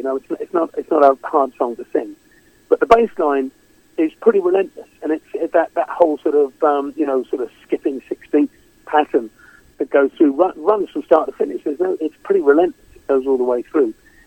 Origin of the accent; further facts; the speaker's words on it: United Kingdom; I'm British